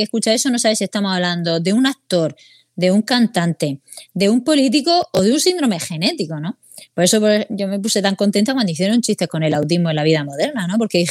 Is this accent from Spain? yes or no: yes; Region of Murcia, Spain; Bueno, atípico también, que somos de Murcia, ¿no?